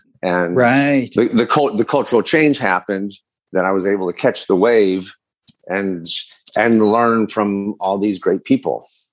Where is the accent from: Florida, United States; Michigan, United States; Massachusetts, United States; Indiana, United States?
Michigan, United States; I mentioned I grew up in Michigan in the 70s, but I did have relatives and they would bring Polish baked goods.